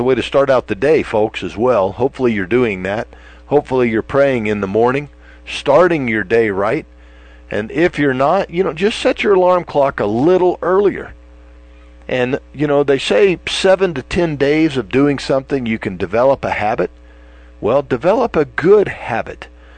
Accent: Florida, United States; now in Wyoming, United States; I can tell you, growing up in Florida, well, I didn't grow up with winters like this

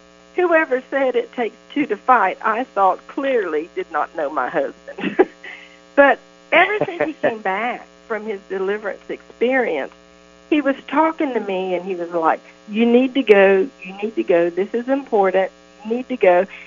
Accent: Florida, United States; I was born and raised in Florida.

